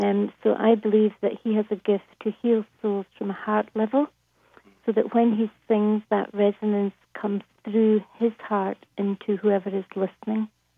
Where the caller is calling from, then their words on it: Cyprus; I'm just phoning from the Island of Love, which is Cyprus.